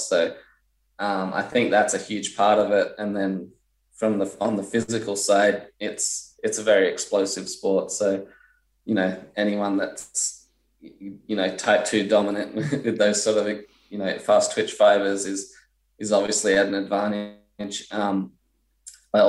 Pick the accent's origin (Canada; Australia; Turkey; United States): Australia; Adelaide, South Australia; because typically growing up in Adelaide or around Australia, we'd show up, 3 days before the race.